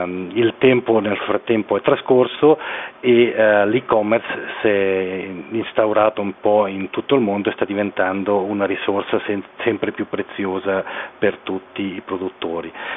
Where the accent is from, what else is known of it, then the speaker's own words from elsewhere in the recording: Graubünden, Switzerland; sono un poschiavino, sono nato e cresciuto nella Val Poschiavo, poi mi sono spostato oltre Bernina per i miei studi e quindi sono rientrato nella mia valle